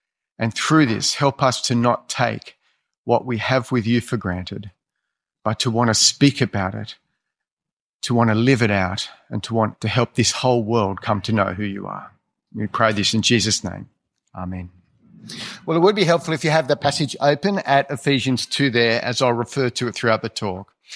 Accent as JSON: {"language": "English", "country": "Australia", "said": "For me, my story is so different as an Australian citizen all my life."}